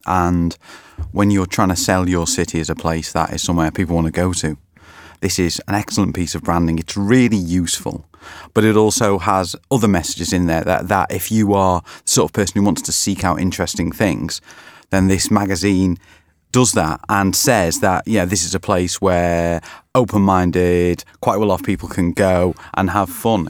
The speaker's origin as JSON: {"language": "English", "region": "North West England", "country": "United Kingdom", "tie": "born or raised there", "accent": "Merseyside", "said": "as you can tell by my accent, perhaps I come from Merseyside. And, you know, growing up, the city was everything to me."}